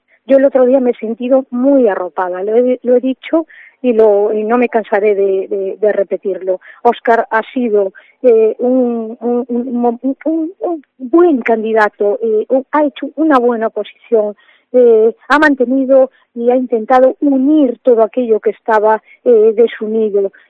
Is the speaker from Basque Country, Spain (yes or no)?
no; Viveiro, Galicia, Spain; ser un punto de ayuda, ¿no?, y de beneficio para mi pueblo, para Viveiro